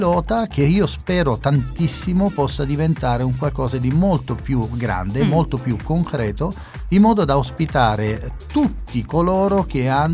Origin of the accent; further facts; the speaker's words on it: Francavilla Fontana, Apulia, Italy; Francavilla tra l'altro non è nemmeno il mio paese di nascita, ma è sicuramente la cittadina che mi ha visto crescere, perché ho giocato a calcio per, sì. per qualche anno qui a Francavilla